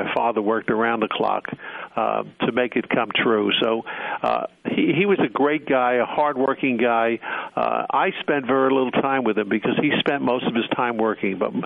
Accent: Newark, New Jersey, United States; born there; I was born in Newark, New Jersey.

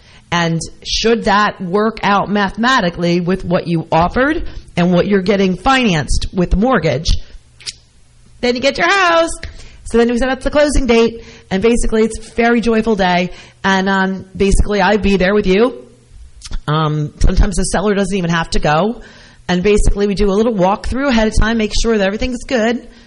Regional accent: Michigan, United States; born there; also born or lived in Florida / Georgia / Louisiana / New Jersey; now in Hunterdon County, United States; I've lived here my whole life, pretty much. I was born in Michigan, then I moved to Florida, Georgia, Louisiana, New Jersey, Pennsylvania, Baltimore, back Pennsylvania, back to New Jersey

